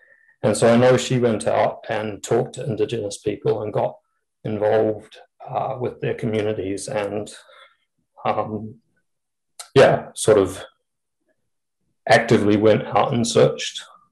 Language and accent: English; New Zealand; So I'm from New Zealand, which you mentioned a researcher from.